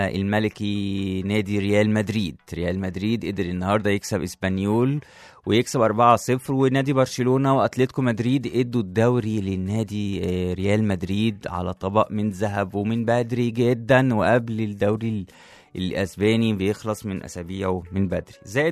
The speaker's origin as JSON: {"language": "Arabic", "country": "Egypt"}